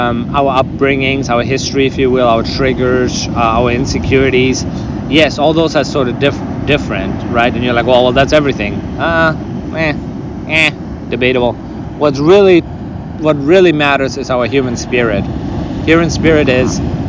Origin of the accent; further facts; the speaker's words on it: Germany; English is a second language; Yeah, I'm from Germany, So you must excuse my language. My language is not so good.